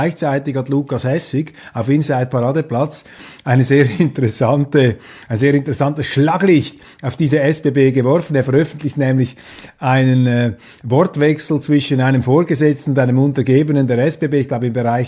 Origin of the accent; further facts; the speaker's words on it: Switzerland; Wenn ich als Schweizer mich für die Neutralität einsetze